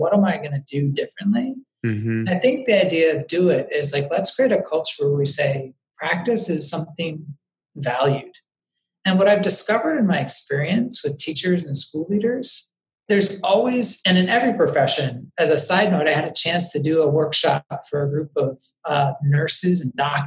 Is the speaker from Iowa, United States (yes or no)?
no; Chicago, Illinois, United States; And so to make the link, I grew up in Chicago.